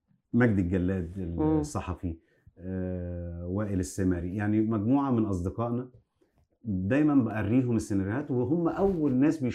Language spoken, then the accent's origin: Arabic; Egypt; فول اللي هو الأخضر ده اسمه عندنا في مصر فول حراتي